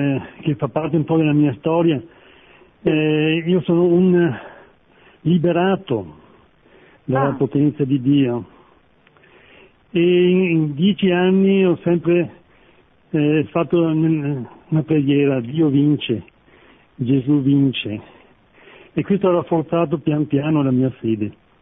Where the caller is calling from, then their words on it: Thiene, Veneto, Italy; Sì, sono di Tiene, Vicenza